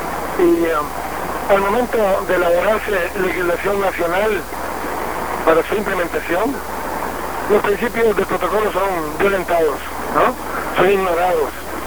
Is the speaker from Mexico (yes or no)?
no; Costa Rica; yo soy de Costa Rica.